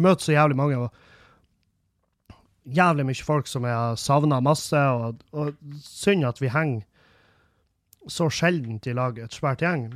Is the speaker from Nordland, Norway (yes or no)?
yes; Meløy, Nordland, Norway; i Meløy der jeg kommer fra